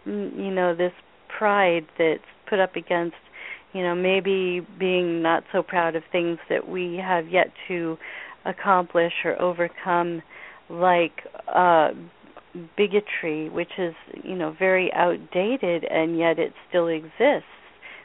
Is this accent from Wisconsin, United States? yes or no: no; California, United States; now in Sonoma, United States; I grew up in Marin County, and I've been living here now in Sonoma with my husband and son since 2001.